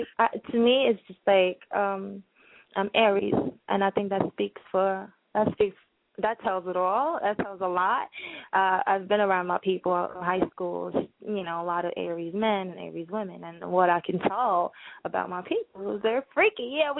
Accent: Trinidad & Tobago; I'm also from the island, so... You know, I'm from Trinidad. Putting that out there. I'm an island girl. Love my Caribbean people.

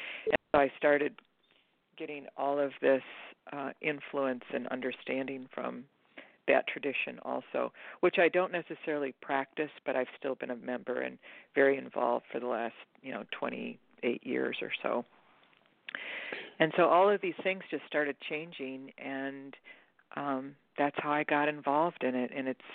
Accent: Michigan, United States; now in Portland, United States; my childhood best friend, we were raised in Michigan, had moved to Portland, Oregon.

